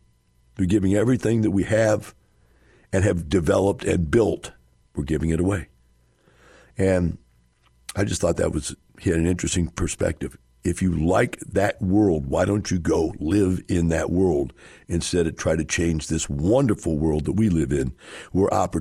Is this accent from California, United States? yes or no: yes; California, United States; As a Californian, my children and grandchildren are here, and it's a beautiful state.